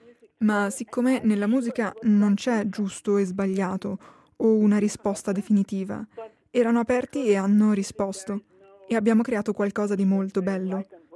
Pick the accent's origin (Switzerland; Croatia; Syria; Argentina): Switzerland; Schaffhausen; sono cresciuta a Sciaffusa, nel nord della Svizzera, dall'altra parte del paese